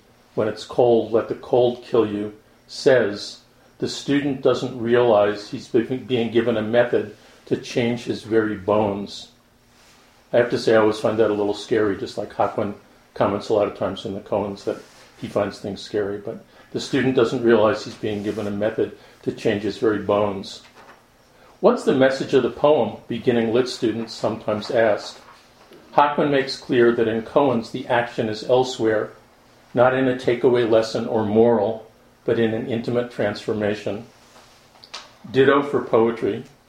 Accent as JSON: {"language": "English", "town": "New York City", "region": "New York", "country": "United States", "said": "I'm from New York City, so when I get excited about stuff, I speak really fast."}